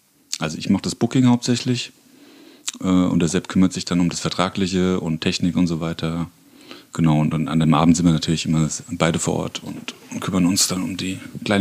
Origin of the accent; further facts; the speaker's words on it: Bürgstadt, Bavaria, Germany; ich komme aus Miltenberg, Bürgstadt, genauer gesagt, direkt nebendran. Genau, und wohne aber schon seit über 20 Jahren mittlerweile, ja.